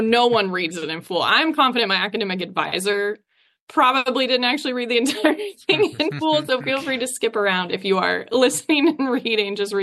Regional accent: Fort Pierce, Florida, United States; growing up in Florida and being a Floridian and caring very much about the state, I grew up in Fort Pierce surrounded by cattle ranches.

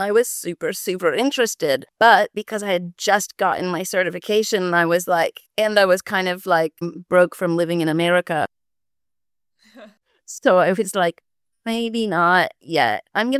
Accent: Florida, United States; now in Indonesia; As you said, I'm from Florida originally, but I have been kind of traveling the world since 2012. And presently I'm in Indonesia.

